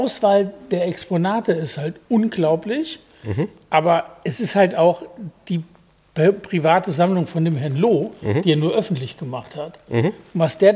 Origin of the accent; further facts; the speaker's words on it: North Rhine-Westphalia, Germany; ich bin im Siegerland aufgewachsen